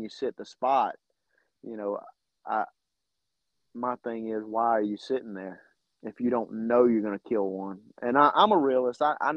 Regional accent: Jacksonville, Florida, United States; born there; That's where I was actually born. I was born in Jacksonville.

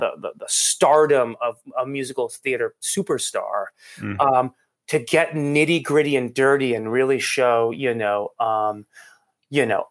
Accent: Iran; moved away; I'm an immigrant from Iran that grew up in a country where my parents didn't speak English.

